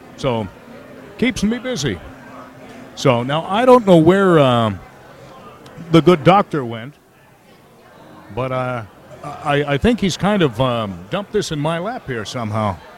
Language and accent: English; Pennsylvania, United States; I was raised just outside of Pittsburgh, and in western Pennsylvania, polkas are king, particularly on weekends.